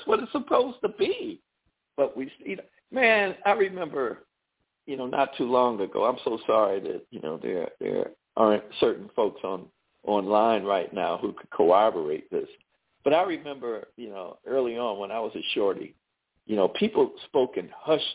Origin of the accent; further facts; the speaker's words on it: Charlottesville, Virginia, United States; You know, I'm from Charlottesville, Virginia, and I know the issues that happen in the school system.